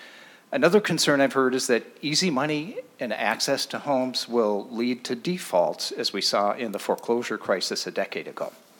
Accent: Minneapolis, Minnesota, United States; I live in Richfield, and I come from South Minneapolis.

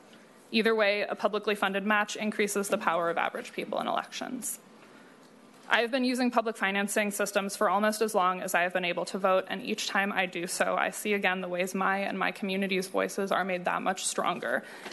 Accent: Seattle, Washington, United States; Growing up in Seattle, I made my first campaign contribution because of public financing.

